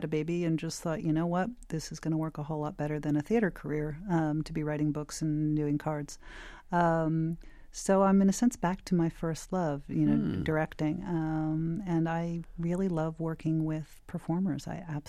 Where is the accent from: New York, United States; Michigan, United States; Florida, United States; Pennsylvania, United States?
Pennsylvania, United States; Philadelphia; I mean, I grew up in Philadelphia, and I'm the same age as rock and roll.